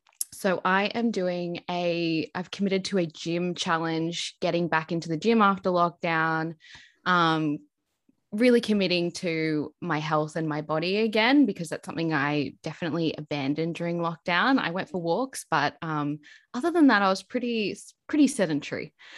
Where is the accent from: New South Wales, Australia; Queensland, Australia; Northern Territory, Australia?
New South Wales, Australia; Orange; And I mean, I'm originally from Orange, and literally on your 16th birthday, you would go to, what's it called?